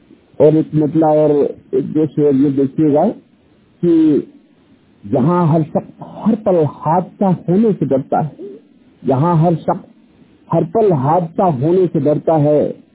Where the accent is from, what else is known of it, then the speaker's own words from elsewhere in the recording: Majhiyar, Madhya Pradesh, India; मैं मध्य प्रदेश के रीवा डिस्ट्रिक्ट के मझियार गांव का निवासी हूं।